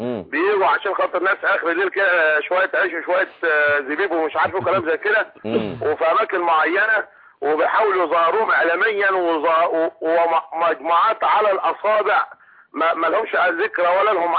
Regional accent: Sharqia Governorate, Egypt; انا دلوقتي انا شاهد عيال انا من الشرقيه

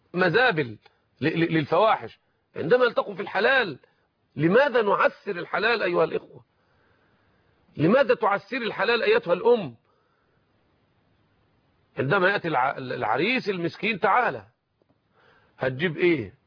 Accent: Egypt; فتحة فلانة دي عندنا في مصر، عشان قد يكون إخواننا في بعض البلاد العربية لا يعرفون يعني إيه

